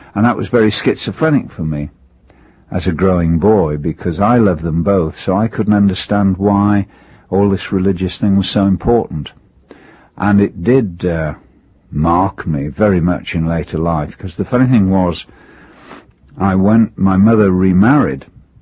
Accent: Belfast, Northern Ireland, United Kingdom; also born or lived in England; I was born in England, but my parents broke up when I was literally a baby in arms. So my mother went back to Belfast, to her family, and so I was raised there. All her family were Ulster people, you see.

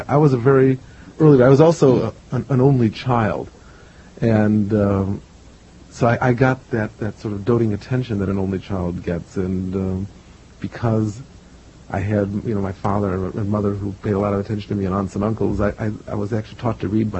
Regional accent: Chicago, Illinois, United States; also born or lived in Washington; I was born in Washington, but I was raised in Chicago.

